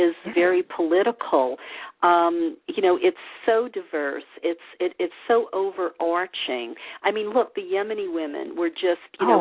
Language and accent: English; New Orleans, Louisiana, United States; now in California, United States; I grew up in the South. I grew up in a Catholic bubble.